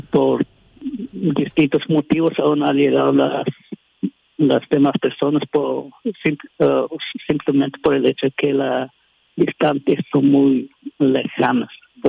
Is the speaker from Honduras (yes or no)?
no; Chaco Central, Paraguay; acá somos del Chaco Central, hablan un poquito diferente